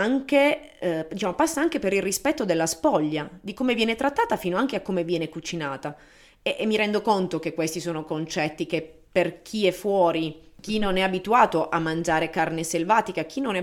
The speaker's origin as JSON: {"language": "Italian", "region": "Apulia", "country": "Italy", "said": "io sono pugliese e poi ho scelto di studiare scienze naturali ed ecologia a Parma"}